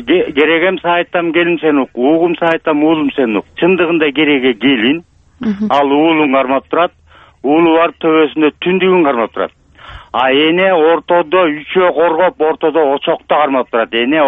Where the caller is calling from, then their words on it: Issyk-Kul Region, Kyrgyzstan; Мен Көлдөн